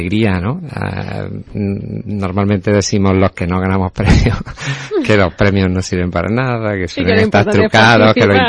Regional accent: Córdoba, Andalusia, Spain; Córdoba, que es mi tierra

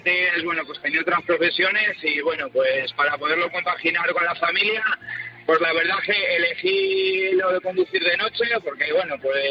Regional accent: La Rioja, Spain; Yo soy de La Rioja y bueno, pues ahí tenemos muchas cosas buenas también.

